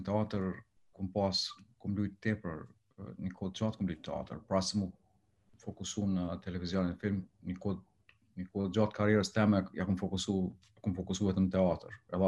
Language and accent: Albanian; Kosovo; që mund me thonë që jam prej Kosovës ose shqiptar